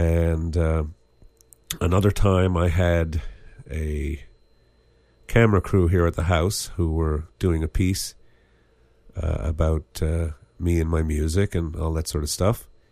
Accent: Newfoundland and Labrador, Canada; I'm a Newfoundlander. I'm left-handed. I'm blind.

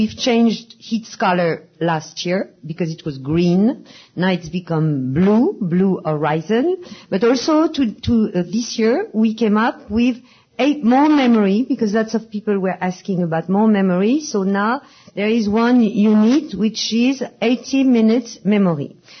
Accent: Paris, Île-de-France, France; English is a second language; We are from Paris, France, so excuse our English.

